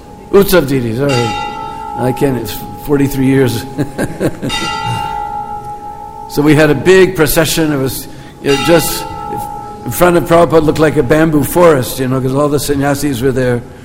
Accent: United States; And, you know, I'm from America

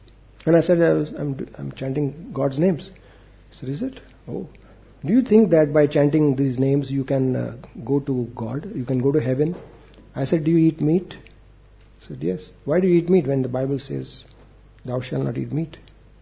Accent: Mumbai, Maharashtra, India; Me personally, I was born and brought up in Bombay, Santa Cruz.

